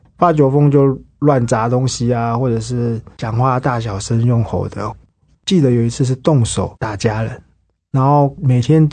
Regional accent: Wanhua, Taipei, Taiwan; 因为我小时候在万华长大，家里也在市场里面工作

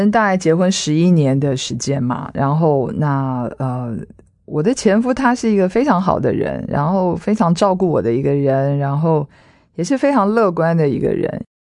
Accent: Taiwan; 我们是台湾人

